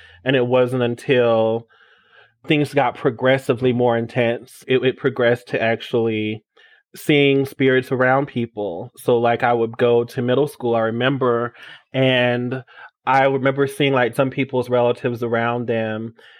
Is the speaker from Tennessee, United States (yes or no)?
no; Atlanta, Georgia, United States; now in Sedona, United States; But I'm originally from Atlanta. So shout out to all my ATL native people. I know we're a dying breed. Just moved out here to Sedona a few months ago and I'm loving it.